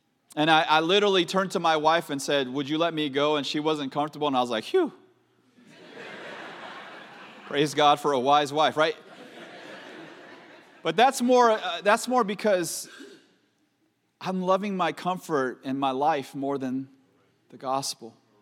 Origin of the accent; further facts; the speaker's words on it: Oakland, California, United States; You see, I grew up in California, right, as a little kid. I grew up in Oakland